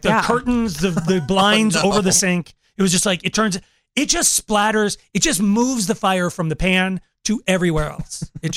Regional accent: Longmont, Colorado, United States; like I grew up in Longmont, tons of Mexican families, grew up with Mexican families.

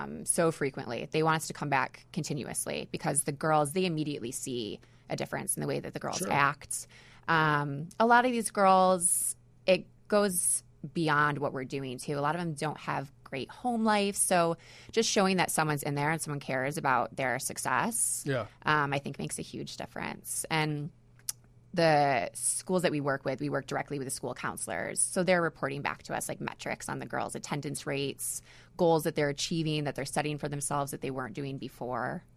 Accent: New York, United States; now in Chicago, United States; I'm originally from New York. So I recently moved to Chicago.

